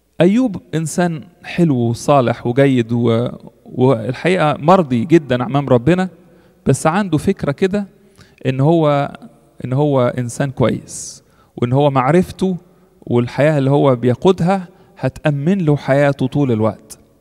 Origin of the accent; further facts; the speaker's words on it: Egypt; moved away; إحنا كلنا يمكن شعرنا بيها لما انتقلنا مثلاً من مصر لهنا